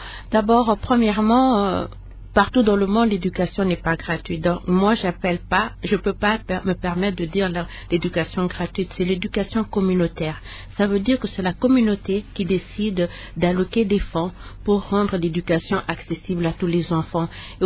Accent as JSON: {"language": "French", "country": "DR Congo", "said": "Nous tous, en tant que Congolais, nous devons nous battre"}